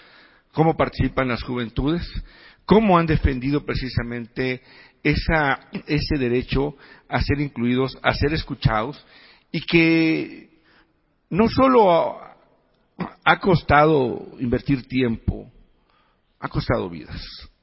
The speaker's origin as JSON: {"language": "Spanish", "region": "Tabasco", "country": "Mexico", "tie": "born or raised there", "said": "yo soy originario de Tabasco"}